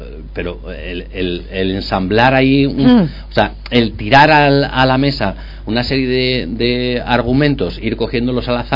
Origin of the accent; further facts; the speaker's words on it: Spain; A los españoles hacemos este ejercicio